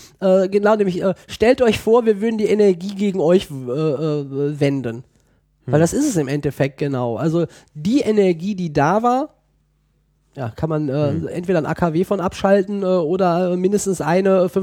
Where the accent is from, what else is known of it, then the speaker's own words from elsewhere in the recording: Berlin, Germany; weil wir als Berliner, wir haben einen Ruf und wir pflegen ihn.